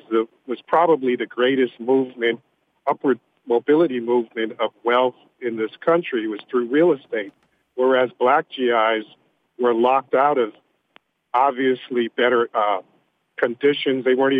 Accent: Connecticut, United States; I grew up in Connecticut, and there was always this myth that segregation was in the South.

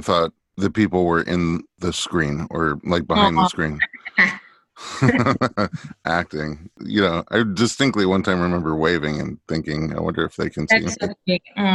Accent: New York City, New York, United States; My only problem with New York, because I grew up there too

